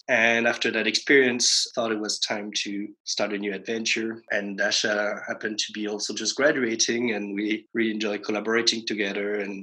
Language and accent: English; France; moved away as an adult; I'm French. I grew up in the French countryside in a small village.